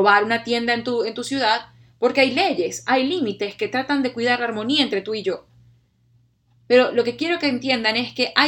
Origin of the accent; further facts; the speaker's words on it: Venezuela; como dicen en mi país Venezuela, de pana